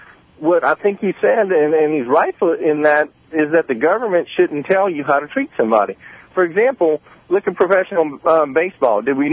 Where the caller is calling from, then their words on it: Louisiana, United States; As far as the drill, baby, drill, I'm from Louisiana, and, you know, we have a lot of oil and whatnot. You know, we've had oil in Grand Isle my whole life.